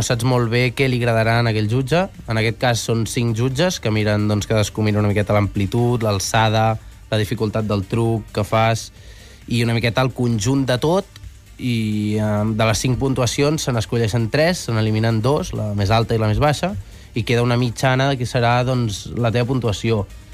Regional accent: Catalonia, Spain; soc de la Cerdanya, soc de muntanya

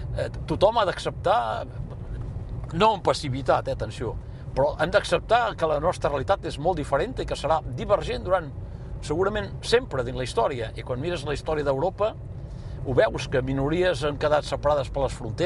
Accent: Occitania, France; Nosaltres som catalans, però amb una personalitat particular, és que som ciutadans de França. Som de nació catalana, és una evidència, però som ciutadans de la República.

